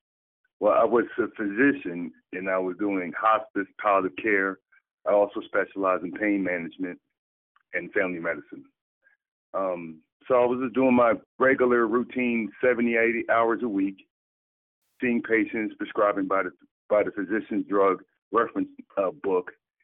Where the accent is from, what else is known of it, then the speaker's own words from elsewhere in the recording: Manalapan, New Jersey, United States; Okay, I'm from New Jersey, a town called Manalapan, New Jersey, by way of Alabama.